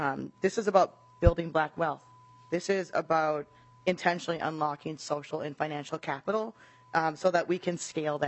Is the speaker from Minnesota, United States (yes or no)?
yes; Minnesota, United States; I'm from Greater Minnesota, how do we make sure our communities are engaged